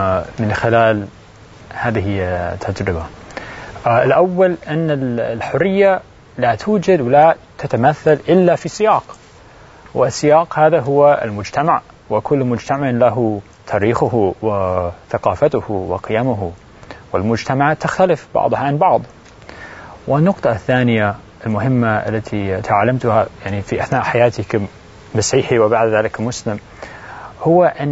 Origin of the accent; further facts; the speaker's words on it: United States; Arabic is a second language; أنا كأمريكي وأنا هذا أنا ما زلت على هذا كمسلم،